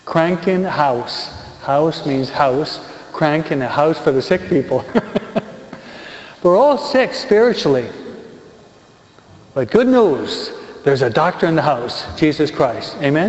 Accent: New York, United States; That's where I'm from New York, okay?

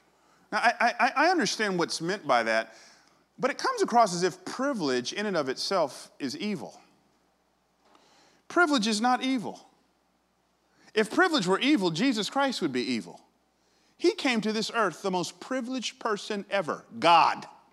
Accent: Atlanta, Georgia, United States; I grew up in Atlanta, but my mom's from Philly, so we would always go to Philadelphia to visit her side of the family in the summers.

